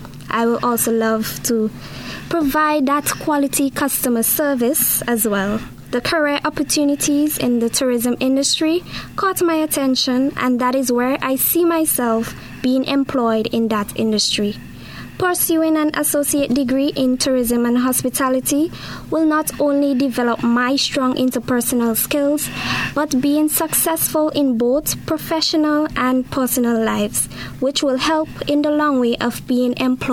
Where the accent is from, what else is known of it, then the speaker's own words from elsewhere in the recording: Mesopotamia, St. Vincent & Grenadines; I'm from Mesopotamia